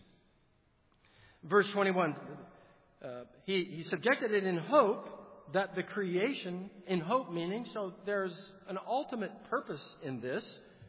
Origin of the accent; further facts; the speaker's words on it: California, United States; I grew up in California. We felt earthquakes all the time.